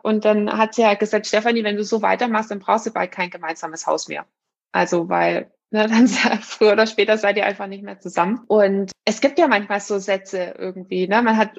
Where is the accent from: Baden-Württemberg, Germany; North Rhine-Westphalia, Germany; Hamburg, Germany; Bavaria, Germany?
Baden-Württemberg, Germany; ich bin Schwäbin, ich rechne das alles immer durch